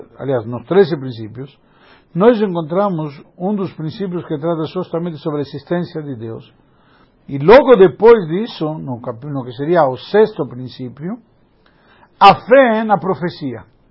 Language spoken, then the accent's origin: Portuguese; Argentina; Eu menos, porque sou argentino.